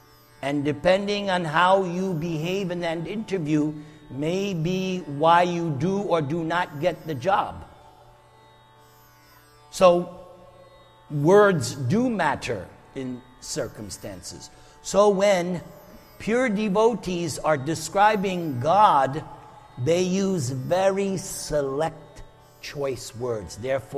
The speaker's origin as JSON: {"language": "English", "country": "United States", "tie": "born or raised there", "said": "I was born and raised here in America."}